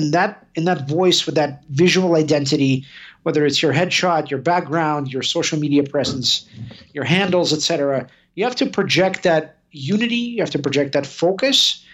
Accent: Kentucky, United States; also born or lived in New York City; there's being an immigrant, there's growing up in Kentucky as a Russian kid.

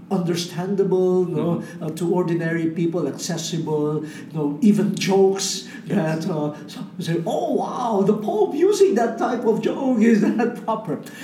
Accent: Philippines; But please pardon me if I speak as a Filipino from Asia. That's the world that I know.

